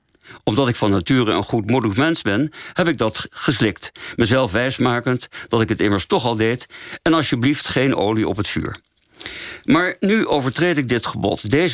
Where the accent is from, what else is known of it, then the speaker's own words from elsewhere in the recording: The Hague, South Holland, Netherlands; Ik ben een elitaire Hagenaar die met een vlinderdas durft rond te lopen